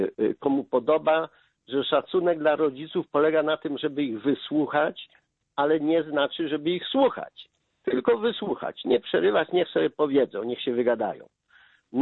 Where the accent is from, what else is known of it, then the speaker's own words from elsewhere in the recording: Toruń, Kuyavian-Pomeranian Voivodeship, Poland; bo jestem z Torunia